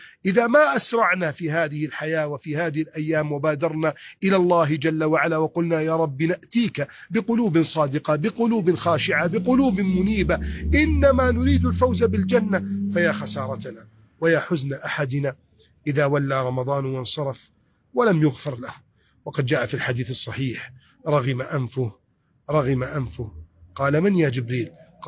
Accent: Egypt; اللهم احفظ بلدنا مصر من كيد الكائدين

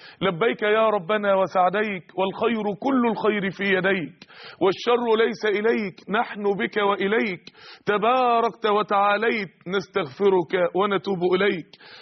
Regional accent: Egypt; بلدنا صحراء يا جماعة، 94% من مصر صحراء يا إخواني

